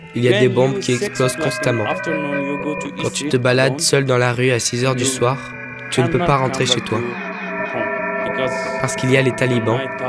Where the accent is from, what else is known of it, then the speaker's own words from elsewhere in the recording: Afghanistan; French is a second language; moved away as an adult; now in France; Je viens d'Afghanistan et j'ai 28 ans. Je suis arrivé en France le 8 juillet 2018. Ça fait donc un an et trois mois que je suis en France.